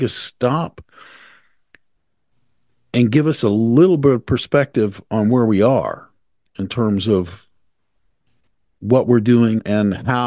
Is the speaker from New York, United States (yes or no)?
no; New Jersey, United States; Well, I'm from Jersey, where everybody drives 85 miles an hour on a city street.